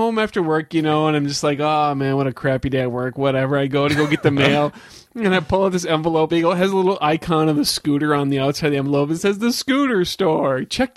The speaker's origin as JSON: {"language": "English", "country": "Ireland", "said": "But then when they saw that I bleed green because I am Irish, then they would feel really bad about"}